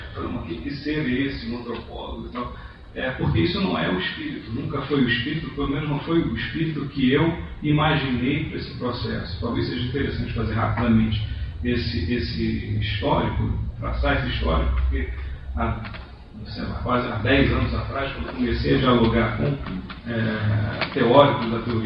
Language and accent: Portuguese; Rio de Janeiro, Brazil; Fui formado na UFRJ, aqui no Rio, sou carioca, mas já há 4 anos eu dou aula na UNB